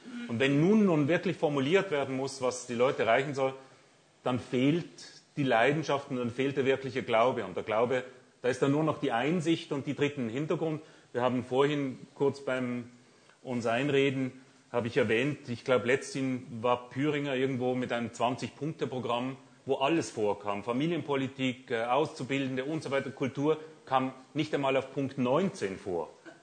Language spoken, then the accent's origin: German; Basel, Basel-Stadt, Switzerland; In Basel, wo ich herkomme